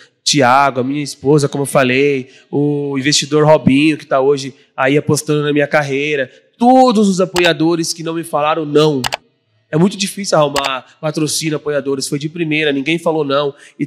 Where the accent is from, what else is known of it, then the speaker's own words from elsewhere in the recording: South Region, Brazil; now in São Paulo, Brazil; quando eu parei de jogar bola, que eu vim do Sul para São Paulo